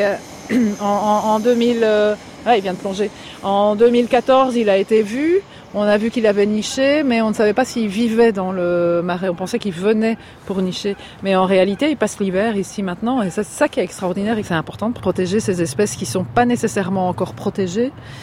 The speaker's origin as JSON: {"language": "French", "country": "Belgium", "said": "On s'est retrouvés là, nous en tant que Belges."}